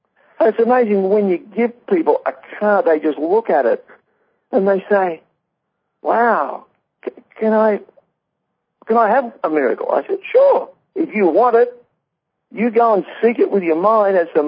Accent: Australia; I'm here from Australia.

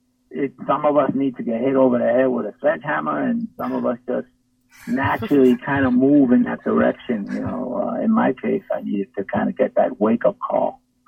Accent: New York, United States; I grew up in an inner city. I grew up in South Bronx in New York.

